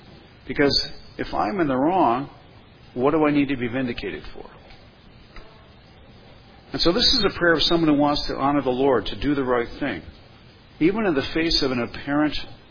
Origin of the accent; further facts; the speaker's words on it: Ireland; And me being an Irishman, this is oftentimes, again, not my first response.